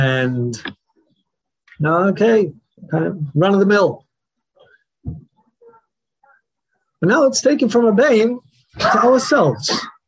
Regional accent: United States; Like I grew up, you know, growing up in America, you know, Lag BaOmer here gets a lot more focus, right, than at least where I grew up in America.

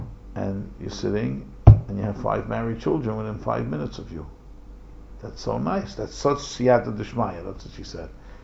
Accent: United States; like, we're American kids, you know, we grew up, you know, with baseball, we were very, very American

